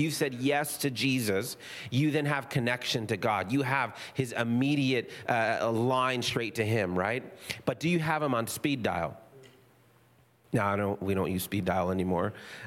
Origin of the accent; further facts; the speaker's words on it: Moses Lake, Washington, United States; born there; I have tons of family in Texas. We could have been in Texas. I was born in Moses Lake. I could have been living in Moses Lake.